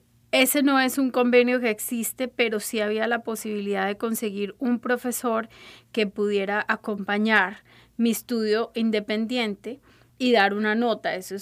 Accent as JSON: {"language": "Spanish", "country": "Colombia", "said": "como colombiana, habiendo hecho mi pregrado en la Universidad en Colombia de Ingeniería de Sistemas, fue un cambio cultural bastante grande al que me tuve que acomodar"}